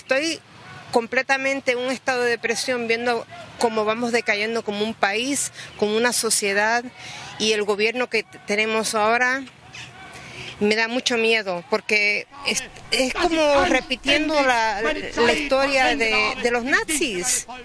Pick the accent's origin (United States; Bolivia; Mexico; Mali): United States; Me da una vergüenza decir que soy americana hoy en día.